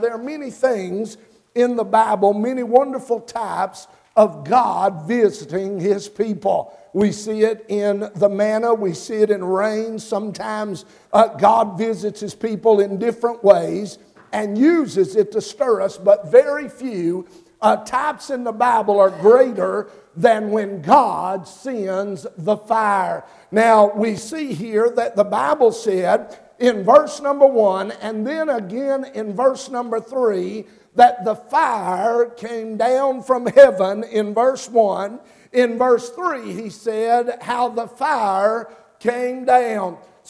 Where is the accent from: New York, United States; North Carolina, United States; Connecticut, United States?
North Carolina, United States; I told our folks there in Mississippi the other day, I said, now I'm from North Carolina. I'm never going to be embarrassed by that.